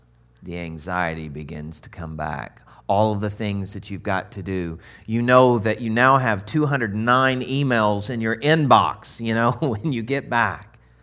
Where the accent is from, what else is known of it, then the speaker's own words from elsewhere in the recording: the South, United States; And I know I'm from the South, so I'd felt a few of those days before.